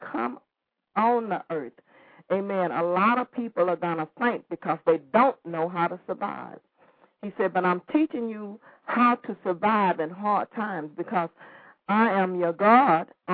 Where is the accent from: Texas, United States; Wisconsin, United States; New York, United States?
Texas, United States; I had lived in this, I'm from Texas, and I had lived in Texas. My mom left me a home.